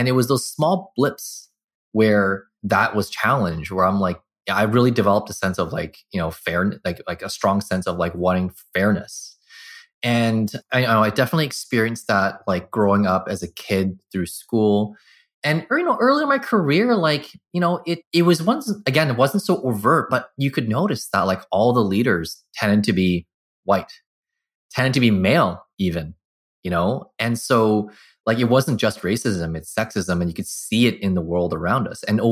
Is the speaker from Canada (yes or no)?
yes; Burnaby, British Columbia, Canada; I grew up in North Burnaby, a bunch of Italians